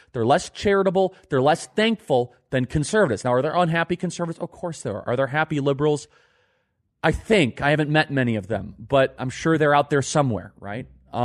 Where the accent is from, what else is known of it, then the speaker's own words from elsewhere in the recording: Chicago, Illinois, United States; I'm from Chicago, and I love what Chicago used to be.